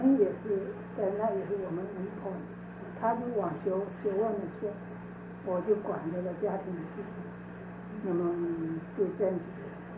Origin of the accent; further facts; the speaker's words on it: China; now in United States; 我看我们这是我们中国人，我是感觉中国人要打进去的